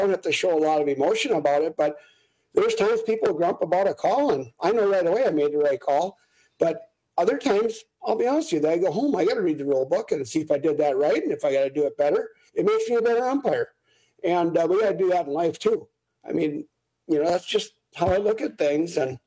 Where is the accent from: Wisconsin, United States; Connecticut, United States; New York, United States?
Wisconsin, United States; Grantsburg; especially in my hometown of Grantsburg here